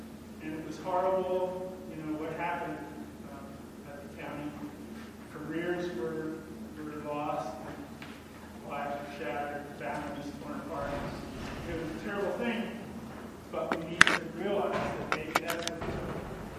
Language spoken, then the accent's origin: English; East Coast, United States; I'm from the East Coast. I lived out here in mid-80s. Met my wife 30 years ago. We're still here.